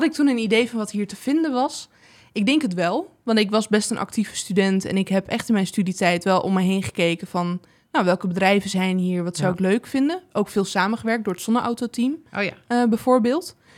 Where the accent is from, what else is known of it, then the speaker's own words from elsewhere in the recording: Drenthe, Netherlands; now in Groningen, Netherlands; Nee, mijn familie was hier en ik vind Groningen een hele mooie stad. Maar ik kom eigenlijk uit Drenthe.